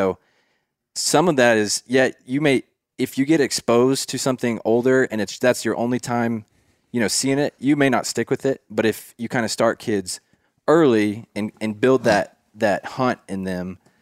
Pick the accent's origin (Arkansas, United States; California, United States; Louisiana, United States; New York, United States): Arkansas, United States; I grew up down on the Mulberry River in the Ozarks in Arkansas. I'm a sixth generation Ozarkan. My family has been here for a long time, so a lot of tradition passed down, a lot of just stories.